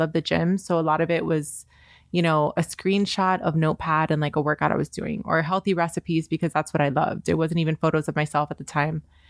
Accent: Miami, Florida, United States; Amazing. Born and raised in Miami.

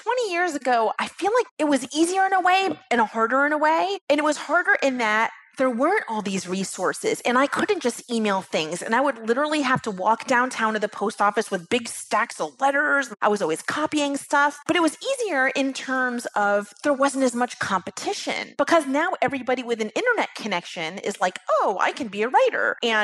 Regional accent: East Coast, United States; also born or lived in California; We're originally, this was in California, we're from the East Coast. We decided to move back east

